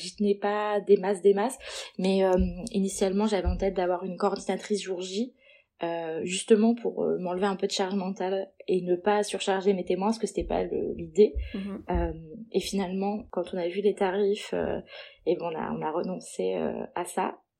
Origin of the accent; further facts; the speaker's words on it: Perpignan, Occitanie, France; born there; puisque moi je suis née à Perpignan.